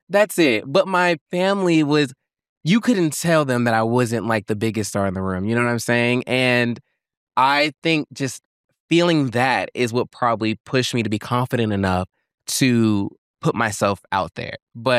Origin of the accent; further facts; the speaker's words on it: Fairfax, Virginia, United States; born there; now in Atlanta, United States; I wasn't born in Atlanta. I was born in Virginia.